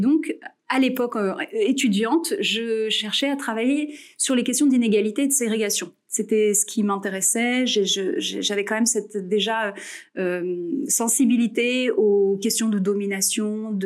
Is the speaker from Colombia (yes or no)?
no; France; en tant que Française, j'étais une étudiante française